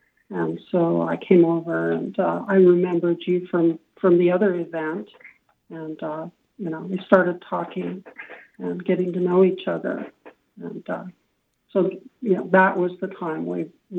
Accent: Washington, United States; We're in the desert here, so whenever we mention that we're from Washington, people think we're in the rain and the mountains and the forest, but there's none of that here

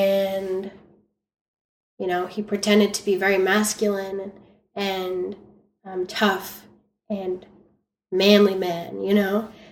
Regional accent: Florida, United States; I grew up in the South, and I went to church for 8 years, and my grandparents raised me for about 8 years in Florida.

